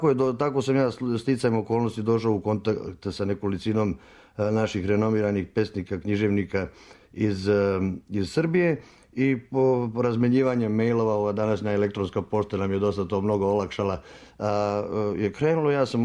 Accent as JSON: {"language": "Bosnian", "town": "Banja Luka", "region": "Republika Srpska", "country": "Bosnia & Herzegovina", "tie": "born there", "said": "Naime, jeste, ja sam rođen u Banja Luci"}